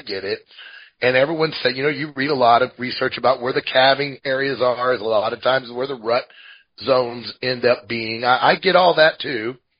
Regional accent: Midwest, United States; now in Montana, United States; Because I'm from the Midwest.

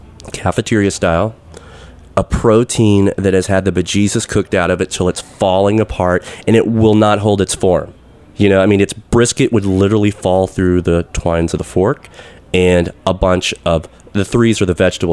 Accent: Texas, United States; now in Nashville, United States; being a new person in Nashville, and I grew up drinking tea in Texas, it's like dessert tea.

